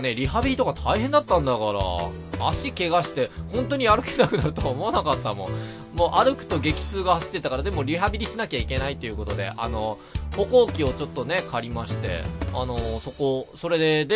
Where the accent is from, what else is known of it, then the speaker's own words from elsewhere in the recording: Yamaguchi, Japan; まあ僕、山口県なんですけど、山口県結構山とか田舎っぽいところ、山とか結構残ってるんですよ。